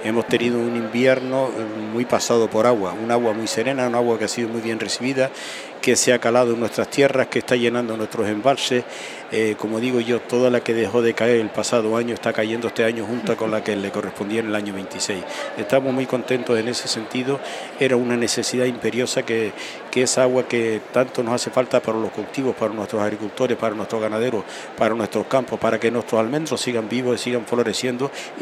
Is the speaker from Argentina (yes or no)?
no; Tejeda, Canary Islands, Spain; Yo que soy nacido y criado en Tejeda, vi nacer esta fiesta